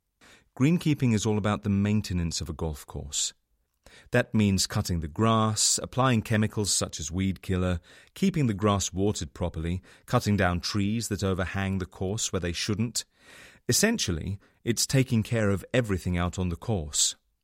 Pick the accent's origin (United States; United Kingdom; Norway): United Kingdom; England; I'm a greenkeeper from England.